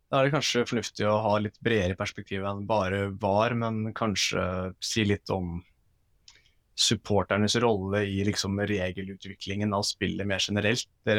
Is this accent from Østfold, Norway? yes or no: yes; Halden, Østfold, Norway; Nei, jeg er fra Halden.